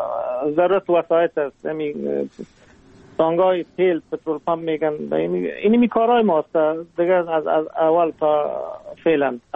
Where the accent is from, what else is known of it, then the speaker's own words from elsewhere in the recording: Aqcha, Jowzjan, Afghanistan; born there; now in Mazar-i-Sharif, Afghanistan; ما در ولسوالی اخته ولایت جوزجان در اونجا زاده شدیم. فعلا بودباش ما که هستم مزار شریف هست. در مزار شریف زندگی میکنیم. تقریبا 40 سال میشه در مزار شریف هستیم.